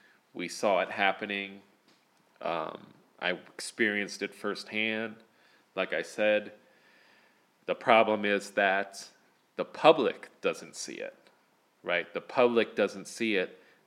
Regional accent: Pennsylvania, United States; I can never live in my hometown or the area around it because it affects me so much that I can't go back there. To me, that area, Allentown, Bethlehem and Easton area, the Lehigh Valley, feels to me like a bowl, like a pit, you know.

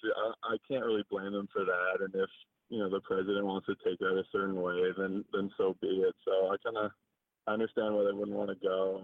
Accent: Canada; as a Canadian

